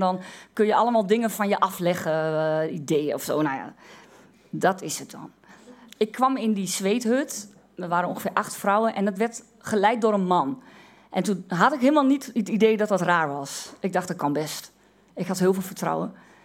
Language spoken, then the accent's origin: Dutch; Overijssel, Netherlands; Dat weet ik, omdat ik uit Twente kom.